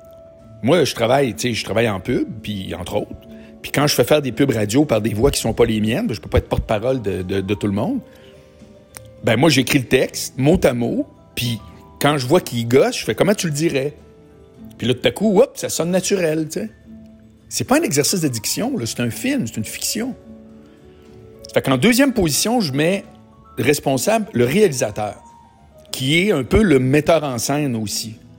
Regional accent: Quebec City, Quebec, Canada; moi, je viens de Québec, j'ai été élevé à la radio de Québec.

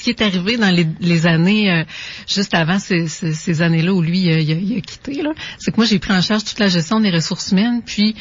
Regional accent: Saint-Augustin-de-Desmaures, Quebec, Canada; now in Lévis, Canada; ça fait plusieurs années que j'habite à Lévis, mais non, je suis pas d'origine de Lévis. Je viens de Saint-Augustin-de-Desmaures, petit village près de Cap-Rouge.

